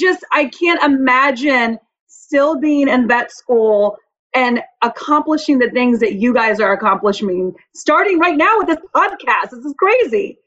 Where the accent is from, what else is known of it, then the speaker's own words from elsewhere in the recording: Atlanta, Georgia, United States; I am from Atlanta. I live here in Atlanta currently.